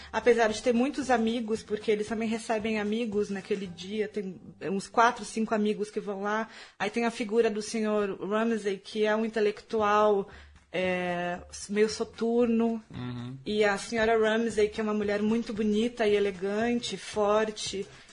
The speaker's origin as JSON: {"language": "Portuguese", "town": "Florianópolis", "region": "Santa Catarina", "country": "Brazil", "also_born_or_lived": "Laguna", "said": "porque eu sou de Florianópolis e amo praia."}